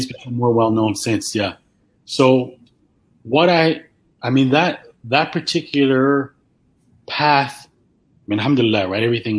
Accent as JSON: {"language": "English", "town": "Montreal", "region": "Quebec", "country": "Canada", "tie": "born or raised there", "also_born_or_lived": "Africa", "said": "I was born and raised in Montreal. I lived a few years when I was a kid in Africa."}